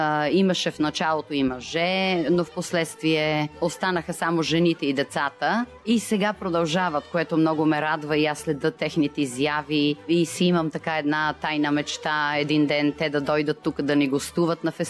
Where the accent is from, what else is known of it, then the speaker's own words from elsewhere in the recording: Kyustendil, Kyustendil Province, Bulgaria; moved away; Аз започнах още като 5 годишна в танцови групи в родния ми град Кюстендил.